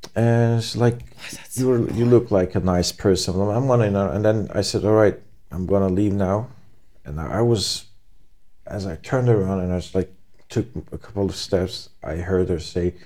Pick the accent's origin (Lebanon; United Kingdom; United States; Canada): Lebanon; I said, no, I'm not, I'm from Lebanon.